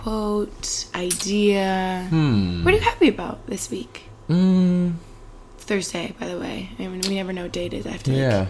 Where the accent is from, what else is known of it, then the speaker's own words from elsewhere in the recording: Northeast, United States; And we're both from the Northeast.